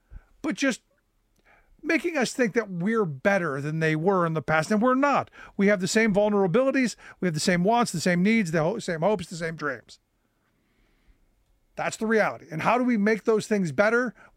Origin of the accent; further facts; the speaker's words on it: Cleveland, Ohio, United States; Growing up in Cleveland, you heard stories about, because Akron wasn't far away.